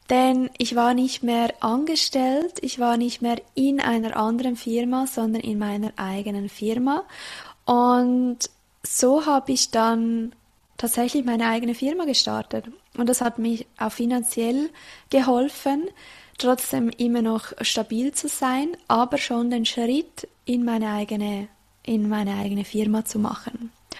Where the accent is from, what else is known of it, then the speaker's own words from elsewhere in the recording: Zurich, Switzerland; hier in Kriessen, also hier im Rheintal in St. Gallen, Kanton St. Gallen, und ich bin aufgewachsen im Kanton Zürich und arbeitete da in Zürich am Stadelhofen